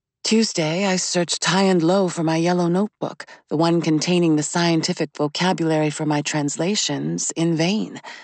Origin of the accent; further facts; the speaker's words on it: Bourgogne-Franche-Comté, France; I grew up at number 52 on Rue Victor Bache, and I was born in Doubs, department 25.